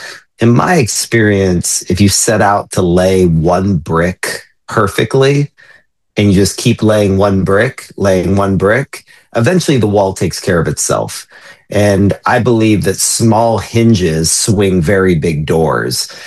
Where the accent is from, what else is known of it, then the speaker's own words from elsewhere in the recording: Austin, Texas, United States; born there; So I'm talking from Austin, Texas right now. I was born in Austin, and it was a sleepy little hippie town.